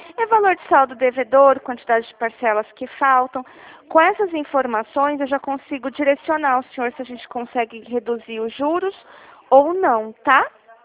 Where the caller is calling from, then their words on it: Dracena, São Paulo, Brazil; aqui de Dracena, tá? Interior de São Paulo.